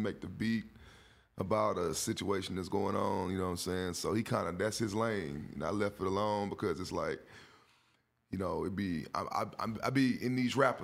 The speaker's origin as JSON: {"language": "English", "town": "Houston", "region": "Texas", "country": "United States", "said": "I'm from Houston, north side, Studiewood. You know what I'm saying? That's a hood on the north side. And north side of Houston."}